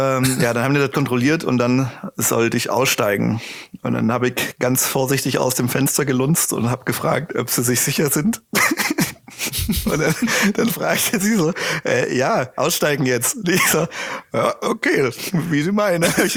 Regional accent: Switzerland

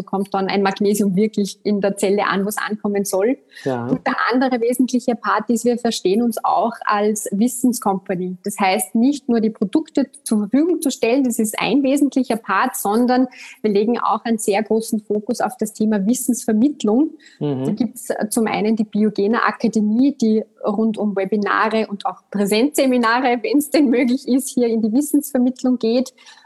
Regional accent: Upper Austria, Austria; accent: Austrian; Podcasts werden wahrscheinlich meinen österreichischen Akzent raushören. Schon der erste Effekt zu mir, bin Österreicherin, Oberösterreicherin, um genau zu sein, also gar nicht so weit weg von dir.

